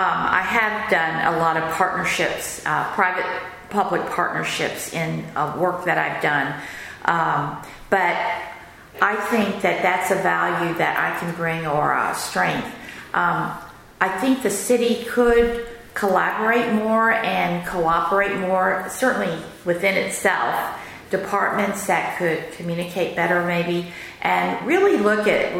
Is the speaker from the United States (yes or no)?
yes; Houston, Texas, United States; Charles, I'm running because I was born and raised in Houston. I've seen it change and I've seen it grow tremendously.